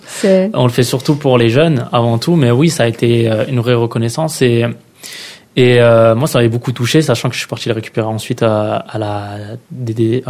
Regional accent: Persan, Île-de-France, France; on vient de Persan, qu'on vient d'un quartier

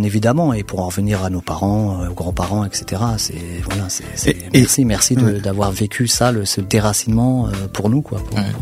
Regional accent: France; Mais en fait, moi, je leur dis, mais on est français.

